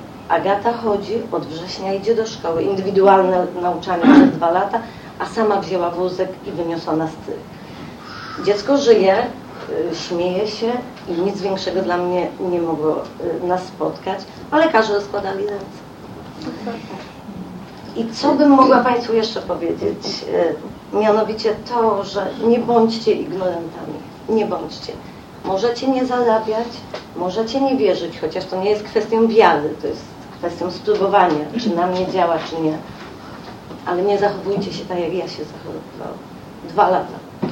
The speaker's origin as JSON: {"language": "Polish", "town": "Opole", "region": "Opole Voivodeship", "country": "Poland", "said": "przyjechałam z Opola."}